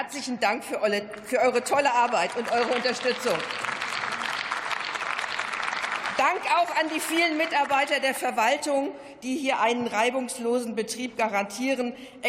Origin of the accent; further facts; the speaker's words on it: Schleswig-Holstein, Germany; Ein Beispiel aus meiner Heimat Schleswig-Holstein.